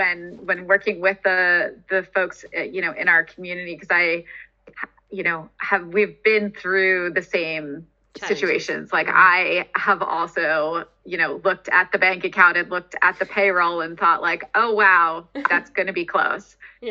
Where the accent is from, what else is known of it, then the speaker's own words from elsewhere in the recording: Brooklyn, New York, United States; and you know, from there, from growing up in Brooklyn, I went into engineering